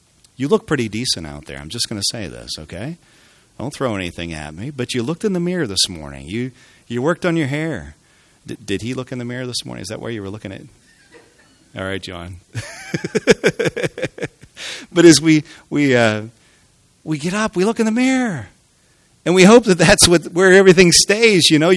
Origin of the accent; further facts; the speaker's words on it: Pennsylvania, United States; moved away; I grew up in Western Pennsylvania here, and we did church a certain way.